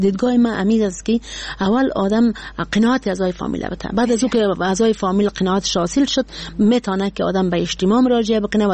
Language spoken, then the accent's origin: Persian; Badakhshan, Afghanistan; ما یک کسی هستم که از بدخشان هستم